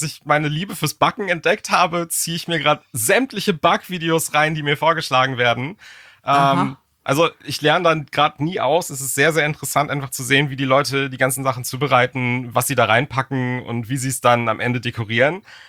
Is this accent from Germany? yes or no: yes; Germany; englischer Content ist cool, aber halt super anstrengend, wenn man als Deutscher die ganze Zeit Englisch redet.